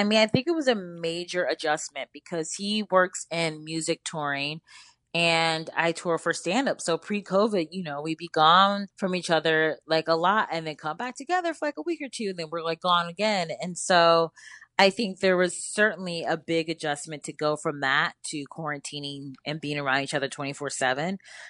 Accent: Cleveland, Ohio, United States; now in Brooklyn, United States; I live in Brooklyn. But I think I learned so many foundational things in the Midwest. I'm so glad that I grew up in Cleveland.

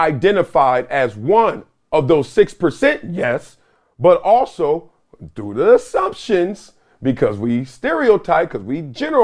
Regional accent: Compton, California, United States; as a young black male that was growing up in Compton, South Central

